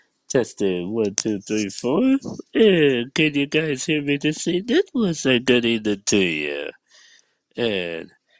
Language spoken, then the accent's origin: English; Chattanooga, Tennessee, United States; Yeah, I'm from Chattanooga, Tennessee, born and raised in Tennessee.